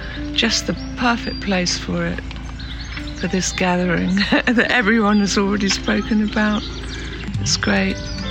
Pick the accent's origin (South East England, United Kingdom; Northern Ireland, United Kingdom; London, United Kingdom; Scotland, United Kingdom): London, United Kingdom; from London.